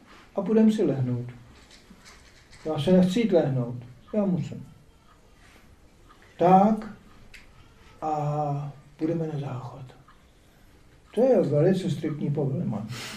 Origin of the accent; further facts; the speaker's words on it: Germany; Tady se to ještě v Čechách neměli, ale já jsem vyrůstal v Německu